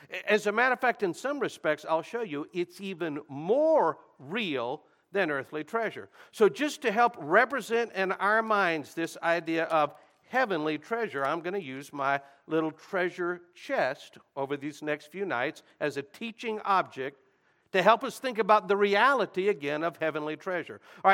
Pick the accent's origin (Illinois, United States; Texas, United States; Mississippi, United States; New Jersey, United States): Texas, United States; Houston; I mentioned to you, I'm from Houston.